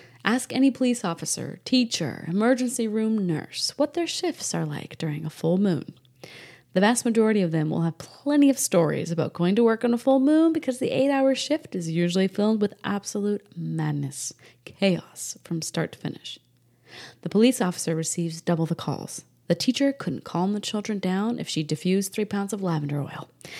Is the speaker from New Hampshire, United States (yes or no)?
yes; New Hampshire, United States; I grew up in New Hampshire. I know exactly what it looks like.